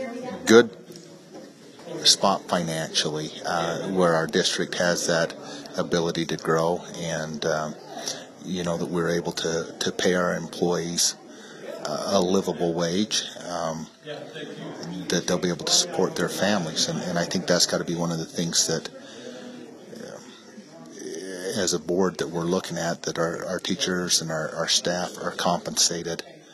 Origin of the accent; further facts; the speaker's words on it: Cokeville, Wyoming, United States; I grew up in Cokeville, Wyoming, graduated from Cokeville in 1985.